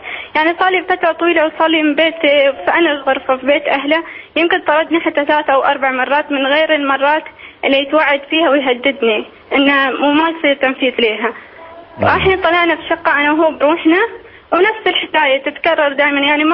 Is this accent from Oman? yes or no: yes; Oman; انا مشكلتي اني انا من عمان وهو من الامارات.